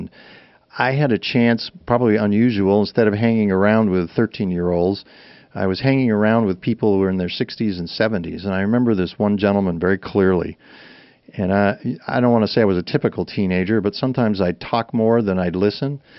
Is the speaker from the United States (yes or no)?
yes; New England, United States; Many years ago, when I was a young man, I grew up in New England, every summer went to the Maine coast